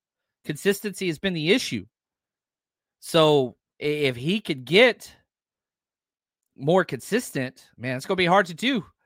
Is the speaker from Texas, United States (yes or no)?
yes; Texas, United States; I'm from Texas. You got to have at least one or two of those.